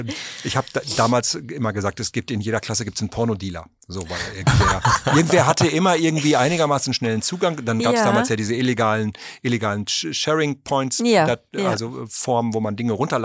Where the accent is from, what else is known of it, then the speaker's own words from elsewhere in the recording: Münster, North Rhine-Westphalia, Germany; ich komme ja aus Münster.